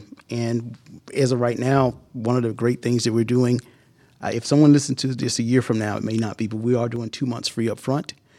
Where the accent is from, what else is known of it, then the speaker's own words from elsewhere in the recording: Warner Robins, Georgia, United States; now in Atlanta, United States; I think my energy comes from my roots, from my hometown, Warner Robins, Georgia, football town. You know, just everyone knows everyone, and I came to Atlanta, and I kind of kept that going.